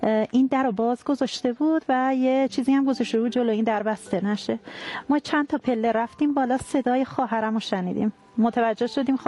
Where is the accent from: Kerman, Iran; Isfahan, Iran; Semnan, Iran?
Isfahan, Iran; متولد 1349، اصالتاً اصفهانی هستم و ساکن اصفهان،